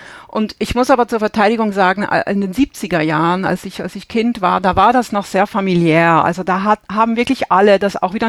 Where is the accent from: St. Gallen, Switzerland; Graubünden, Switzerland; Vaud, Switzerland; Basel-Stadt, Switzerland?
Basel-Stadt, Switzerland; Basel; Ich bin aus Basel, aus dem Nachbarort von Roger Federer und bin auch in einer absoluten Tennisfamilie aufgewachsen.